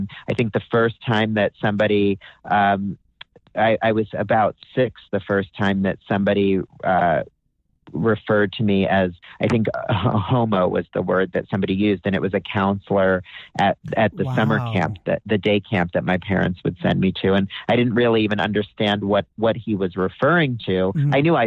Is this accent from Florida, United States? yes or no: yes; Florida, United States; I grew up actually in South Florida. I'm probably one of the rare native Floridians.